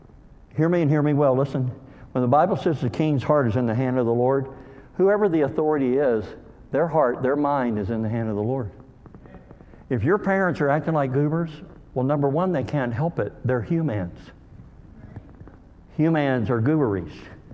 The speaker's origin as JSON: {"language": "English", "town": "LaGrange", "region": "Kentucky", "country": "United States", "said": "I was from LaGrange."}